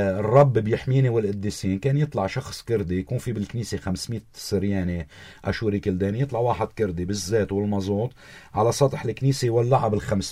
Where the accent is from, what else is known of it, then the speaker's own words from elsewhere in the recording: Zahle, Beqaa, Lebanon; بسموا السريان بزحلة وأنا من زحلة بسمونا مردينية نسبة لمدينة مردين